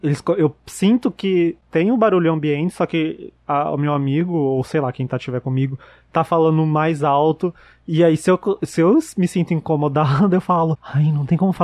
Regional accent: Brazil; No caso, eu sou brasileiro, mas falo baixinho, calminho.

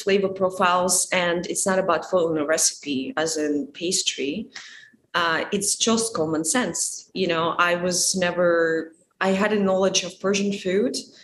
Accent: New York City, New York, United States; also born or lived in Japan; I, you know, growing up in New York, Nobu was such a staple.

